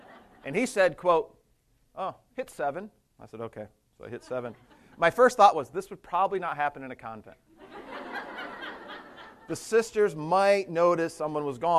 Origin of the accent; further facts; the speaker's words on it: Paw Paw, Michigan, United States; I grew up in Paw Paw, Michigan